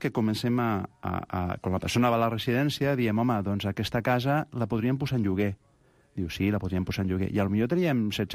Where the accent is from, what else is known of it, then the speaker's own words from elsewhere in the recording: Barcelona, Catalonia, Spain; born there; Jo ja vaig néixer a Barcelona.